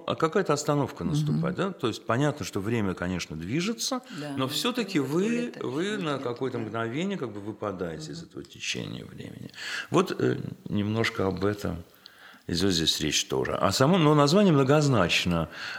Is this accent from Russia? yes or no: yes; Moscow, Russia; Да, хотя я вырос в Москве, но я много бывал там, в Питере.